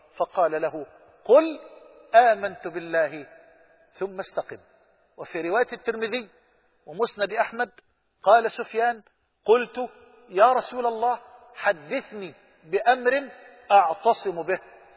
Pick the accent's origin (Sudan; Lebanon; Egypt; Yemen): Egypt; وأسأل الله أن يجعل بلدنا مصر واحة للأمن والأمان